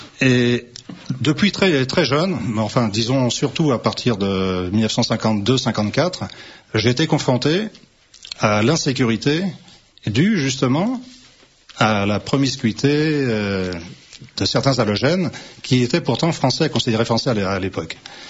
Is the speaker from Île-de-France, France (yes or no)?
yes; Saint-Denis, Île-de-France, France; born there; Je suis né à Saint-Denis, à la limite d'Aubervilliers, en janvier 40.